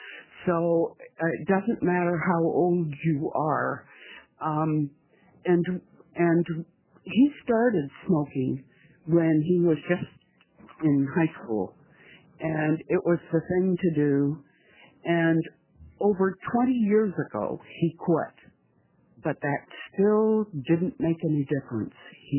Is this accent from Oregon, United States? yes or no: yes; Salem, Oregon, United States; from Salem, Oregon.